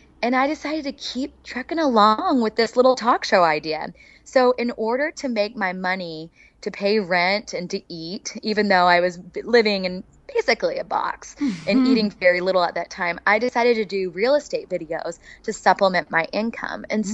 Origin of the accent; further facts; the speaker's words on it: Oklahoma, United States; I said, "I'm from Oklahoma."